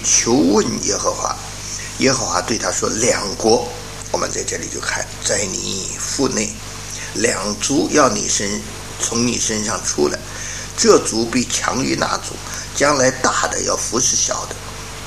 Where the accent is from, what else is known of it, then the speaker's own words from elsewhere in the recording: China; 族谱就像我们中国人有家谱一样。